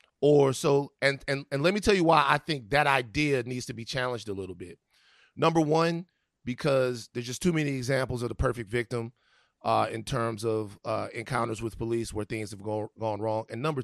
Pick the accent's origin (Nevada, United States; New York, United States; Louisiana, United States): Louisiana, United States; Baton Rouge; People talk, if I'm anywhere, I'm from Baton Rouge, Louisiana, like to a fault is sir or ma'am.